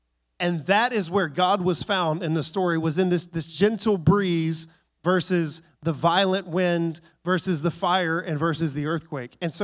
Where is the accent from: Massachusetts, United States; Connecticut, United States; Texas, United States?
Texas, United States; Now, I'm from Texas. I would pronounce that bad.